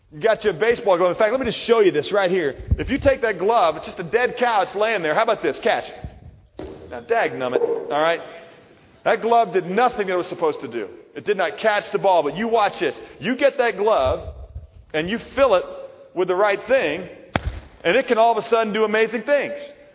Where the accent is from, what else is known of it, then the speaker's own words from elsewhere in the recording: St. Louis, Missouri, United States; As a young man, I grew up in St. Louis.